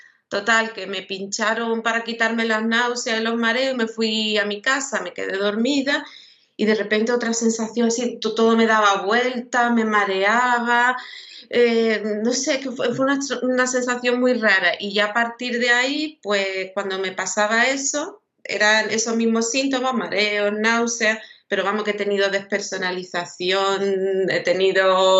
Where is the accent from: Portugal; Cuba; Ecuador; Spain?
Spain; Rota, Andalusia; now in El Puerto de Santa María, Spain; Bueno, soy de Rota, pero vivo en el puerto de Santa María, en Cádiz.